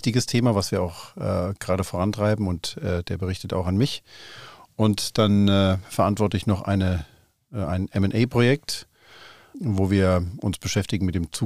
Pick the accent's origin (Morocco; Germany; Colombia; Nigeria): Germany; Nuremberg, Bavaria; born there; Also angefangen hat es in Nürnberg. Ich bin also gebürtiger Franke.